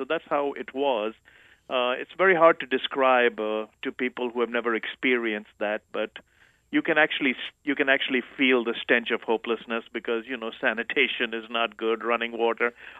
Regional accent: Visakhapatnam, Andhra Pradesh, India; Life in India, by any nature, is different. I came from a family that was barely middle class.

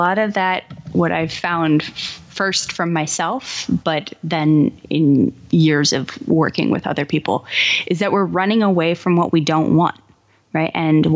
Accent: Kansas City, Missouri, United States; And I grew up in Kansas City.

